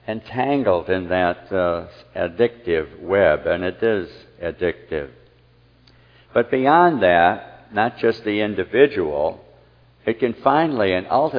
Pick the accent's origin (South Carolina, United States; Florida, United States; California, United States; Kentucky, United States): California, United States; I'm from California, but it was out here in Maryland.